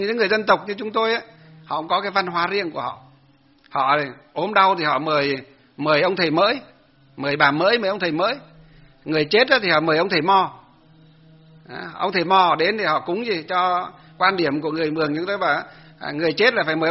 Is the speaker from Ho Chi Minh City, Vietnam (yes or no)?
no; Hòa Bình, Vietnam; để lên trên quê hương của tôi ở trên gì Hòa Bình á, trên vùng dân tộc vùng sâu vùng xa đấy, Hòa Bình này rồi Cao Bằng, Lạng Sơn, Lào Cai, Yên Bái